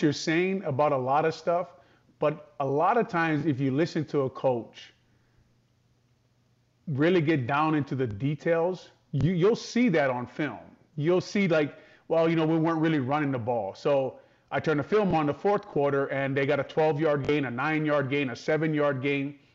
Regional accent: Hawaii, United States; I grew up with him in Hawaii.

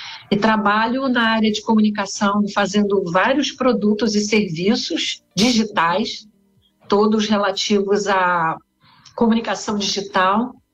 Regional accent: Niterói, Rio de Janeiro, Brazil; also born or lived in São Paulo / Campinas; Olha, gente, eu moro em Niterói, sou niteroiense, aqui no Rio de Janeiro.

